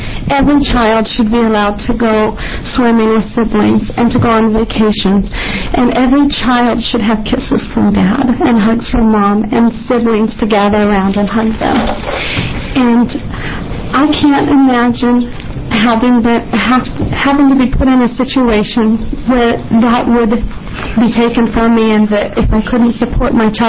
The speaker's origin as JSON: {"language": "English", "town": "Corvallis", "region": "Oregon", "country": "United States", "said": "I am from Corvallis, Oregon."}